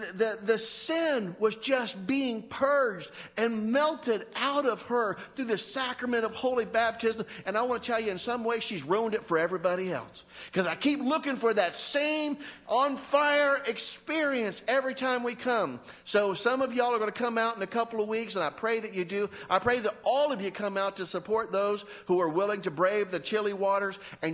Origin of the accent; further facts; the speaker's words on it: Florida, United States; I'm nobody special. I'm a pastor from Florida